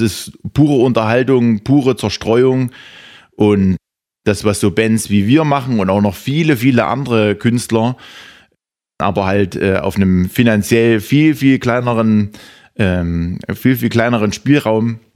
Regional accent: East Germany, Germany; wenn wir irgendwo hinkommen und sagen, wir kommen aus Dunkeldeutschland.

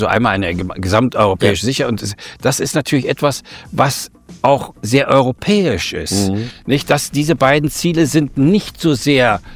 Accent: Germany; ich bin ja nur Deutscher, wir sind beide Deutsche

